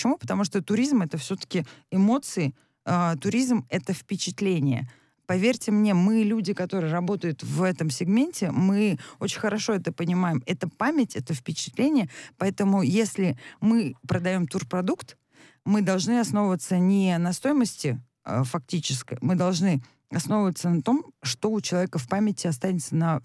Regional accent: Orenburg Oblast, Russia; Я родом из Оренбургской области, где очень много немцев, которые вернулись на свою историческую родину.

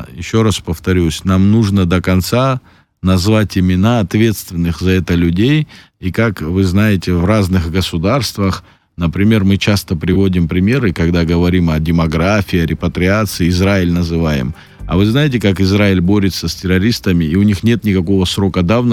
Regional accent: Abkhazia, Georgia; мне 34 года, мы жили там, росли в Абхазии

